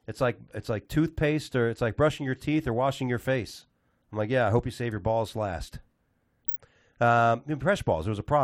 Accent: Bahamas; I'm from the Bahamas.

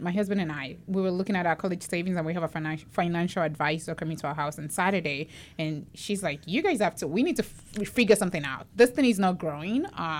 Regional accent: Nigeria; I'm from Nigeria

